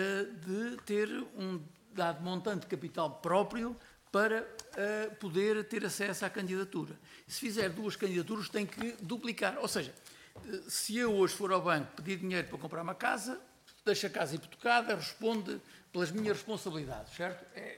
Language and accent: Portuguese; Portugal; não enquanto portugueses normais temos opinião sobre tudo